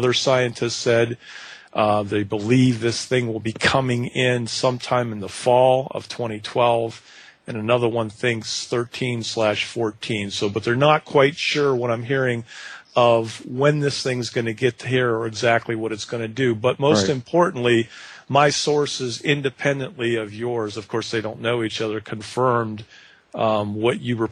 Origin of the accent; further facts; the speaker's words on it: Columbus, Ohio, United States; I'm from Columbus, Ohio, involved with the Tea Party and such